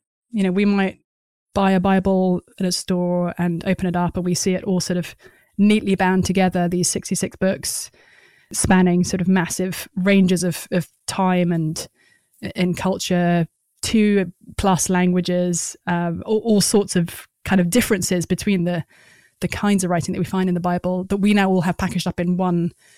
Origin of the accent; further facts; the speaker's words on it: England, United Kingdom; and I'm from England, so it's sort of, people are always surprised that we found each other.